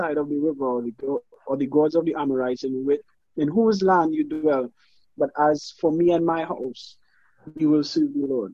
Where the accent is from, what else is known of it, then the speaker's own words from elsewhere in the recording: Trinidad & Tobago; Yeah, I'm from Trinidad.